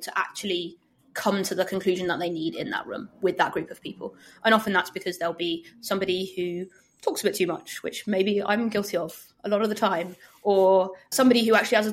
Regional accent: United Kingdom; that's very nice, but I'm British, so I can't take a compliment.

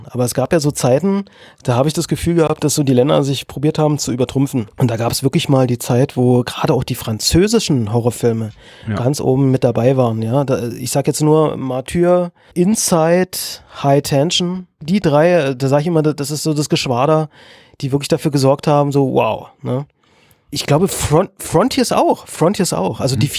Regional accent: Germany; das können wir uns als Deutsche natürlich nicht vorstellen, weil wir haben einen anderen geschichtlichen Background.

